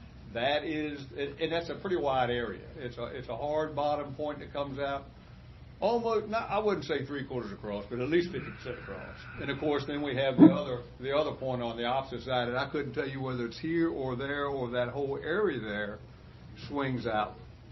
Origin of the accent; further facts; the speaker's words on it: Virginia, United States; I've lived on the water all my life, and, of course, I grew up on James River.